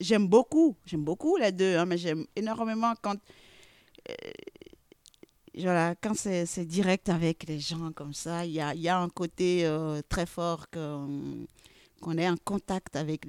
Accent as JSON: {"language": "French", "town": "Abomey", "region": "Zou", "country": "Benin", "tie": "born there", "said": "je suis née au Bénin, dans Romain, à Abomey, mm-hmm. une ville mythique"}